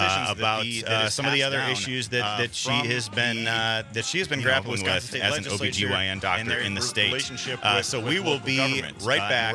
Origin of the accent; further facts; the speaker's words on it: Pewaukee, Wisconsin, United States; I grew up in Pewaukee schools and Brookfield churches and a lot